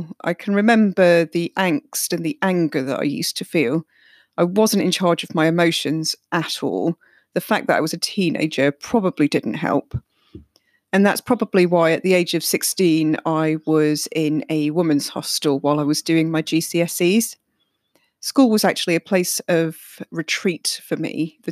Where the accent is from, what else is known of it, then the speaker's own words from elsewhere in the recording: Manchester, North West England, United Kingdom; also born or lived in Aberdeen; I was born in Aberdeen, but grew up in a fairly rough area of Manchester. As you can hear, I've lost most of my accent, but people down here in Sussex and Surrey know that I'm not from round here because I still say things like grass and bath.